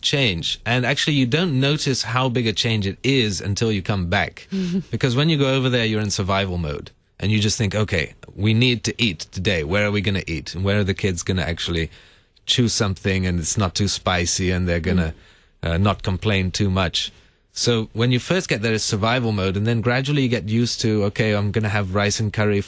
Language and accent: English; England, United Kingdom; moved away as an adult; now in United States; for me also identifying as an American in England, and then gradually picking up a sort of English identity for myself